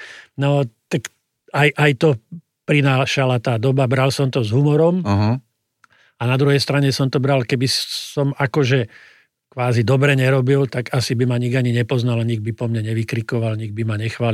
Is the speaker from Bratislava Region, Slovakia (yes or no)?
yes; Bratislava, Bratislava Region, Slovakia; keďže som z Bratislavy, no tak mi nadávali.